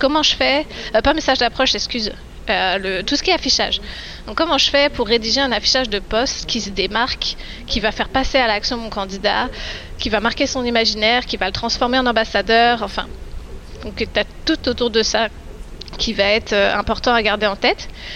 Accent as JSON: {"language": "French", "country": "France", "said": "je suis française"}